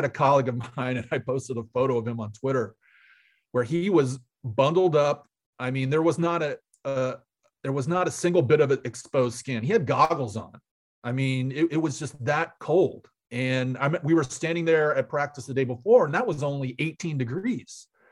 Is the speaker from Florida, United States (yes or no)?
yes; Florida, United States; I grew up in South Florida and was a huge Dolphins fan.